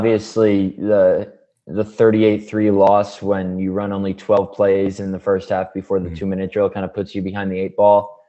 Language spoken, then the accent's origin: English; United States; I'm from the New York City, Connecticut area.